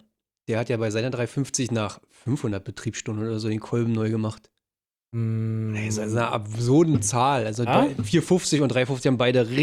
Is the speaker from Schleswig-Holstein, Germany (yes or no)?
no; Brandenburg, Germany; weil es ja so richtig Sand bei uns in Brandenburg ist